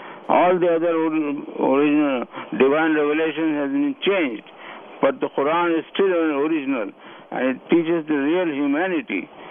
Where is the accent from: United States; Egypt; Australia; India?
India